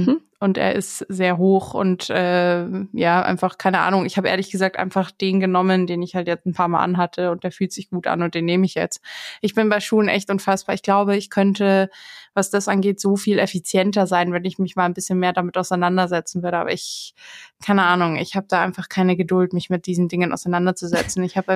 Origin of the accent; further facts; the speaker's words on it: Herrsching, Bavaria, Germany; Also in Herrsching geht der los, wo ich herkomme.